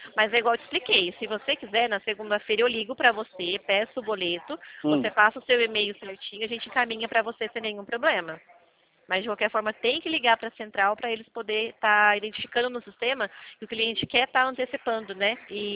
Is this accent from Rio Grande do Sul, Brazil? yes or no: no; Limeira, São Paulo, Brazil; Eu sou aqui de Limeira.